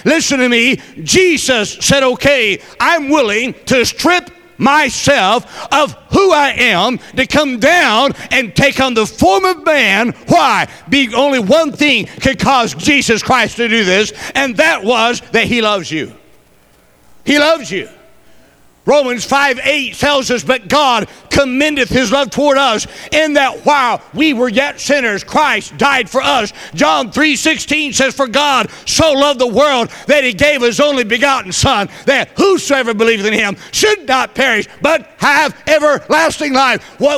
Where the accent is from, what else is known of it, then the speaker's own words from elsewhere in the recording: Chattanooga, Tennessee, United States; born there; I was born in Chattanooga, Tennessee.